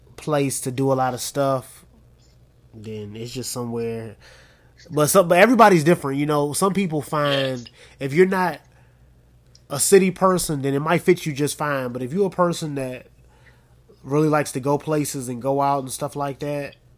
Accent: Washington, District of Columbia, United States; now in Virginia, United States; Okay, so I'm from the DMV, so I'm born and raised in the DMV, Washington, D.C., to be exact.

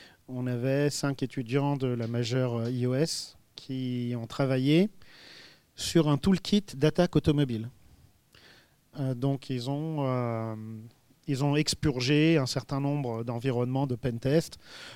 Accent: Paris, Île-de-France, France; c'est la raison pour laquelle je suis un vrai Parisien

